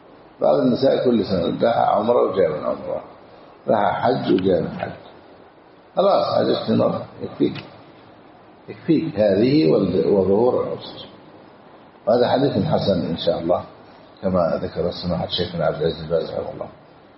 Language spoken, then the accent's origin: Arabic; Egypt